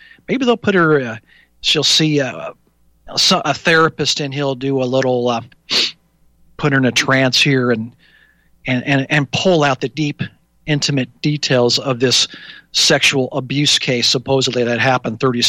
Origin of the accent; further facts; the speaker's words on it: Indiana, United States; now in California, United States; I grew up in Indiana, so liberal California may be a totally different scenario there.